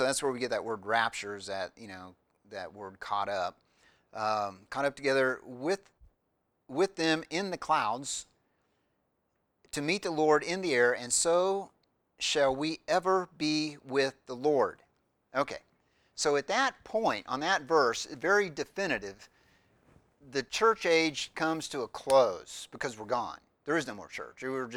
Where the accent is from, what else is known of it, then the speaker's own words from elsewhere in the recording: Missouri, United States; also born or lived in Illinois / Jacksonville; I was born in Illinois. I grew up in Missouri. So I talk pretty slow, being from Missouri. But I did spend some time in Florida